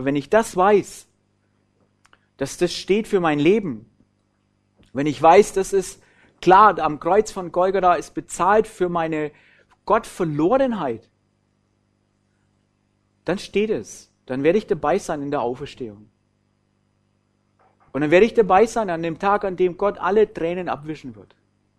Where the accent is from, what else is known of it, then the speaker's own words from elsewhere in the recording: Bavaria, Germany; accent: Franconian; Wir kommen ursprünglich nicht aus Deutschland, sondern aus Oberfranken. Für diejenigen, die sagen, oh, der schwätzt aber auch kein Deutsch, gell? So, also wir sprechen tatsächlich nicht Deutsch, wir sprechen Fränkisch.